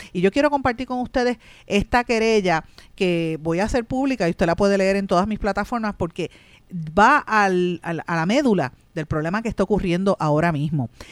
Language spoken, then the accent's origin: Spanish; Puerto Rico; me motiva como puertorriqueño y republicano a comunicarme con ustedes